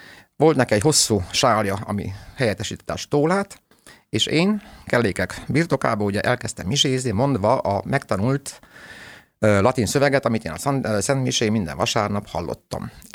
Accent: Maramureș, Romania; also born or lived in Satu Mare; Szatmáron születtem, de a körülmények olyanok voltak, hogy ugye nagyszülőknél nevelkedtem valahol Mármaros megyébe

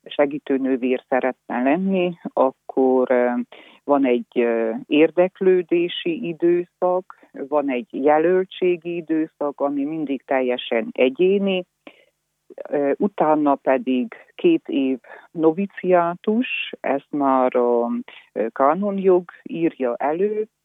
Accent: Tușnad, Harghita, Romania; Én Nagytusnádon születtem, egy egyszerű kis családban. Nem ismertünk szerzeteseket, kommunizmusba születtem, nőttem fel.

